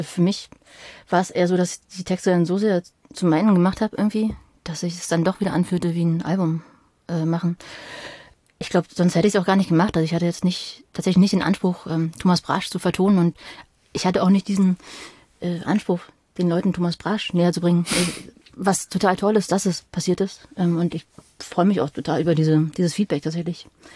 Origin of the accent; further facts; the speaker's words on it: East Berlin, Berlin, Germany; ich bin halt als Kind in Ostberlin aufgewachsen und dann war halt sozusagen meine Jugend so in der Wendezeit oder Nachwendezeit in den 90ern.